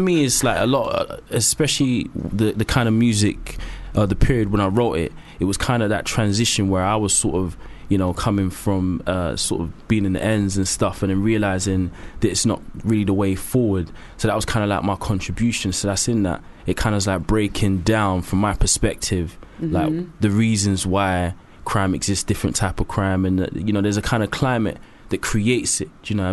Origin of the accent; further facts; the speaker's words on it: Deptford, London, United Kingdom; Oh yeah, Deptford, yeah. So Deptford, mm-hmm. so southeast, you know what I mean?